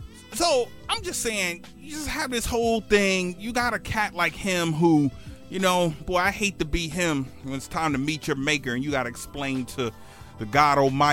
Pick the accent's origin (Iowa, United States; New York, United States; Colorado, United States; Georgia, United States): New York, United States; Brooklyn; He's from Brooklyn. I'm from Brooklyn.